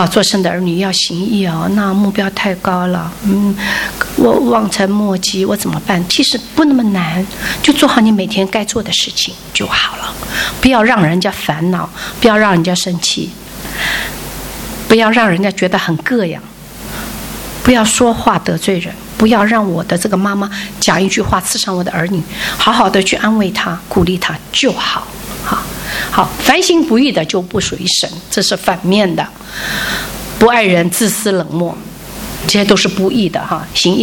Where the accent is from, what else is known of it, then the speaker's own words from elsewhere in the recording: China; 还有一个跟我们中国人有关系的